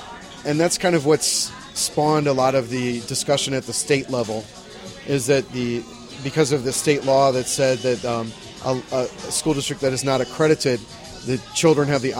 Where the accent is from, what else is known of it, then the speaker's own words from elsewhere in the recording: Clayton, United States; I grew up in Clayton, and I loved the houses where I grew up.